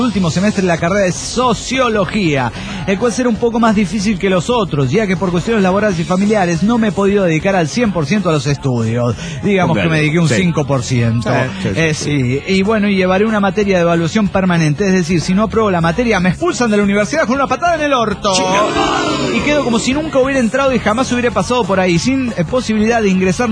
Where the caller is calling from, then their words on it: Ensenada, Baja California, Mexico; de Ensenada, Baja Califas, México.